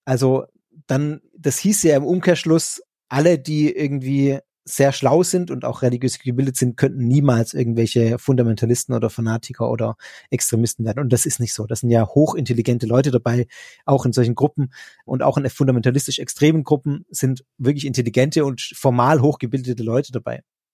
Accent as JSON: {"language": "German", "town": "Pforzheim", "region": "Baden-Württemberg", "country": "Germany", "tie": "born or raised there", "said": "Pforzheim ist meine Heimatstadt."}